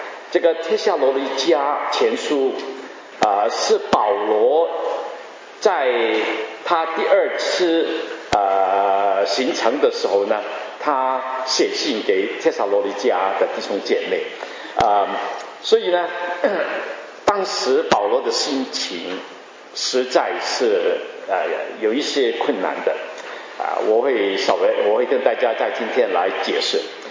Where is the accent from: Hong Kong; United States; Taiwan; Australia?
Hong Kong; now in Vancouver, Canada; 我在温哥华住了三十几年，我1984年从香港过来。